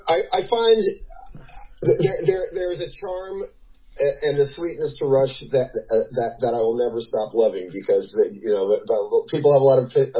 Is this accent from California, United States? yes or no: no; South Orange, New Jersey, United States; there's this guy in my hometown of South Orange, New Jersey, who gave guitar lessons